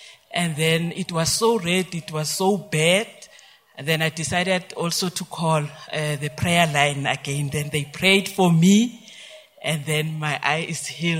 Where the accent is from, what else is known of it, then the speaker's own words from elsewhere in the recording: Soshanguve, Gauteng, South Africa; I'm from Soshanguve.